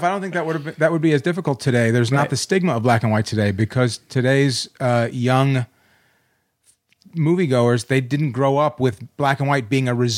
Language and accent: English; Chicago, Illinois, United States; also born or lived in Oak Park / Arlington Heights; I was out here from Chicago, which is where I'm from.